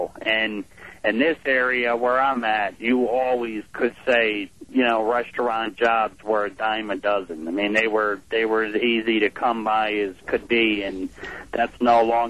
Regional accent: Albany, New York, United States; I'm born and raised in Albany, New York, but, you know, all of the, it's the capital of New York

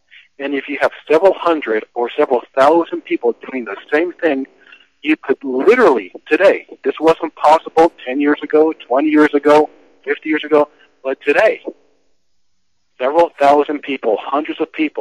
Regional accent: Colorado, United States; even here in my home state in Colorado

